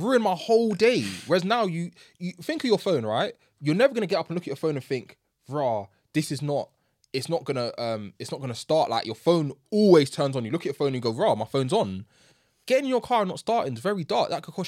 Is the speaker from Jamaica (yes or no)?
yes; Jamaica; even in my culture as a Jamaican, having